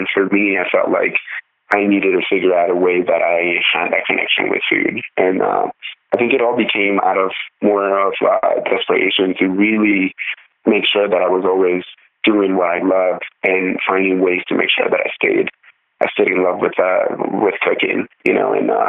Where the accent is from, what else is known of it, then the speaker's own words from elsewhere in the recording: Honduras; like I said, I grew up in Honduras